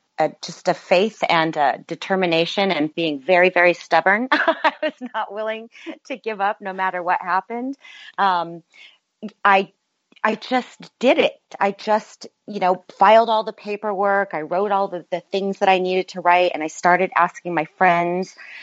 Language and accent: English; Wooster, Ohio, United States; moved away as an adult; now in Los Angeles, United States; I'm a woman from Worcester, Ohio. You know, I I live in Los Angeles now, and I have for over 30 years.